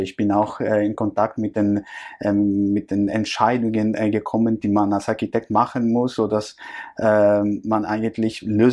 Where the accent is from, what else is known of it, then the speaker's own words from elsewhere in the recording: Greece; German is a second language; now in Germany; Ich komme ursprünglich aus Griechenland, bin aber jetzt seit 15 Jahren hier in Deutschland